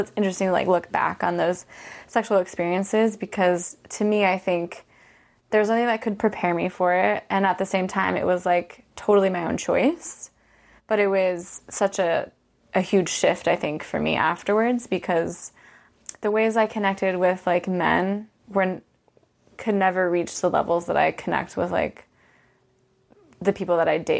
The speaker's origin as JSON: {"language": "English", "town": "Orange", "region": "California", "country": "United States", "tie": "born or raised there", "said": "I grew up in Orange County, California, the city of Orange. Growing up there, I don't think I realized just how conservative it was."}